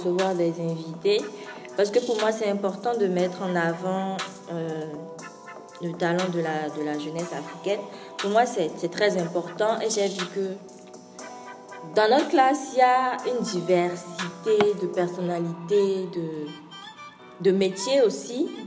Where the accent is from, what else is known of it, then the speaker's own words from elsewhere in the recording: Benin; Je dis oui, que je suis Béninoise.